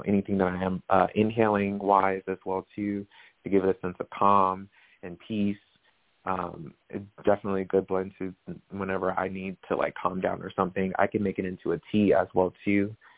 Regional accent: Riverside, California, United States; now in Las Vegas, United States; So I'm in Nevada, Las Vegas.

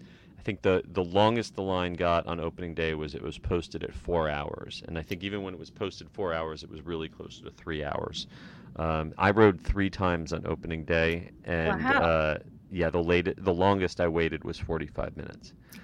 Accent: New Jersey, United States; However, this is my original home coaster. I grew up in New Jersey, and I spent many, many hours at Great Adventure.

